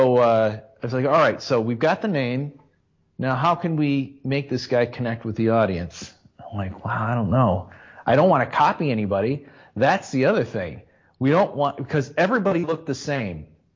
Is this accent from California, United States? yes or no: no; Adrian, Michigan, United States; when the local theater, the Croswell, in my hometown of Adrian.